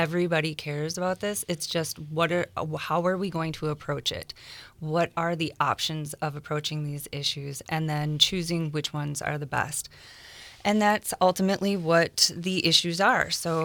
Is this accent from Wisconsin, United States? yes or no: yes; Merrill, Wisconsin, United States; So I was born and raised in Merrill, Wisconsin. I'm a graduate from the year 2000 there, and then I went on to join the Air Force.